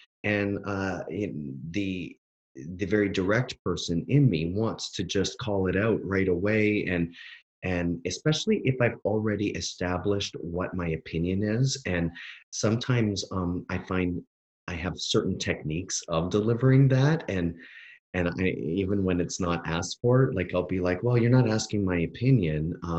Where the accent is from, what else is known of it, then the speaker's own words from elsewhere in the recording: Canada; now in United States; being Canadian, like growing up in Canada, I can tell you the general feeling of the country is justice for all